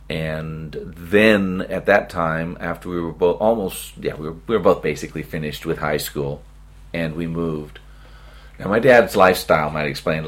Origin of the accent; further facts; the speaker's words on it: Las Vegas, Nevada, United States; also born or lived in New York City; Well, I was born in New York City in 1963, as I said, and when I was about four in 1967, we moved from New York to Las Vegas, Nevada